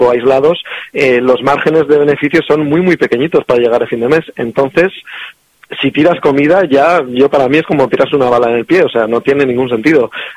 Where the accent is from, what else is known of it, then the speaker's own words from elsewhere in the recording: Spain; como mi socio es francés, yo soy, bueno, español, pero está bastante fuera y tal